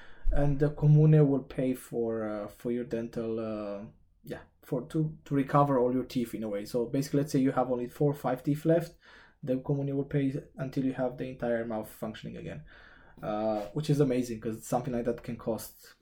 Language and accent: English; Romania; English is a second language; moved away as an adult; What I noticed in comparison with, let's just say, my home country, in terms of dentists is that the materials, the machines they have here, they're quite higher quality or next level than what I found in Romania, for example.